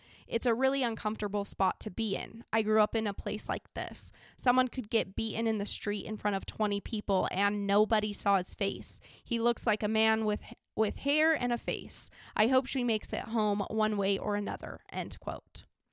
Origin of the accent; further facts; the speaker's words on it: Idaho, United States; I'm not from Baton Rouge. I'm from a small little country town in Idaho